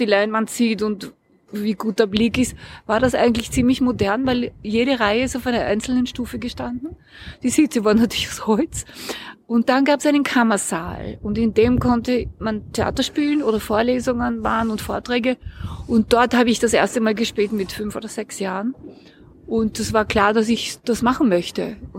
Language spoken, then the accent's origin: German; Vienna, Austria; also born or lived in United States; ich bin ein Kind der Stadt. Das war auch der Grund, warum ich jetzt wahrscheinlich auch hier bin. Wienerin seit 1943 und ich habe bis zum 21. Lebensjahr hier gewohnt mit einem Intervall von einem Jahr, wo ich ein Stipendium in Amerika hatte.